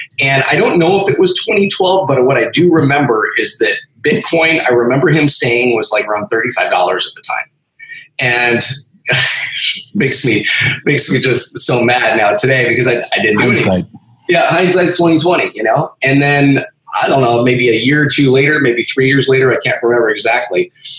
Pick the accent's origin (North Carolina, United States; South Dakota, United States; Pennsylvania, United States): South Dakota, United States; Yeah, well, you know, originally from a small town in central South Dakota, which I know probably a lot of your listeners.